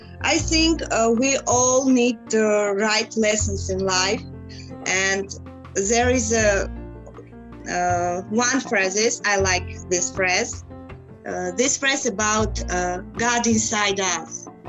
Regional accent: Russia; now in Armenia; I'm from Russia, but now I'm living and working in Armenia.

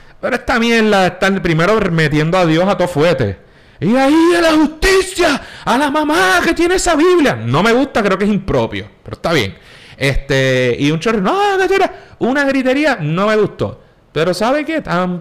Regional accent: San Juan, Puerto Rico; also born or lived in Guaynabo; Sí, yo soy de San Juan. Pero mi primera casa es en Guaynabo. Mi escuela era en Guaynabo. Yo pasé mucho tiempo en Guaynabo.

